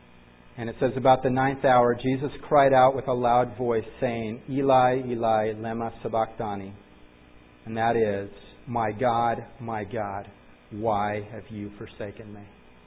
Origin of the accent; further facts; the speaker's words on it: United States; I'm an American.